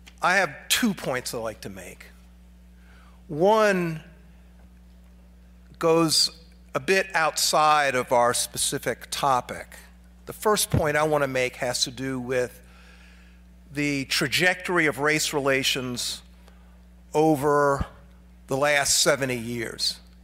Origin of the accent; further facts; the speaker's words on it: Columbia, South Carolina, United States; born there; And indeed, I was born in Columbia, South Carolina.